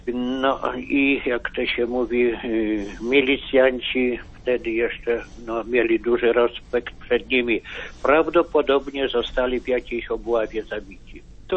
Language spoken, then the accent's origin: Polish; Podlaskie Voivodeship, Poland; now in Wyszyna, Poland; bo moje strony rodzinne to Podlasie i takie fakty, okolice Siemiatycz